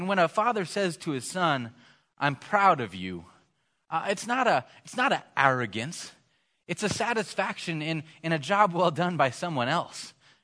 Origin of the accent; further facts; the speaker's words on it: Missouri, United States; I grew up myself in Missouri. In Missouri, Missouri claimed to be the buckle of the Bible Belt. I mean, that was something we were so proud of.